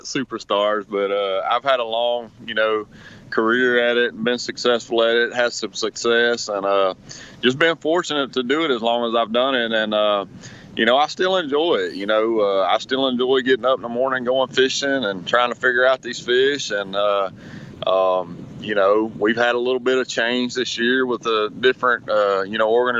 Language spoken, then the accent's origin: English; Texas, United States; You know, I live on Sam Rayburn, or 15 minutes from Sam Rayburn, 45 minutes from Toledo Bend